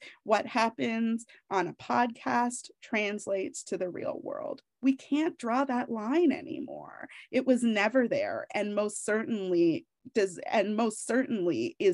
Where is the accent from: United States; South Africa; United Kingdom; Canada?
Canada; Toronto, Ontario; close to my heart, or was close to my heart, I should say, from when he was a Toronto Blue Jay. That's my hometown.